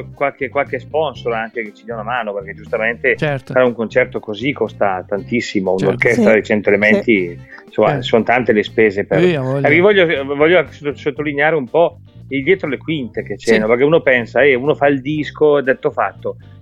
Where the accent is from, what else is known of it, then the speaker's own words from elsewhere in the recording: Bergamo, Lombardy, Italy; io essendo bergamasco, il mio sogno era cantare nel teatro mio cittadino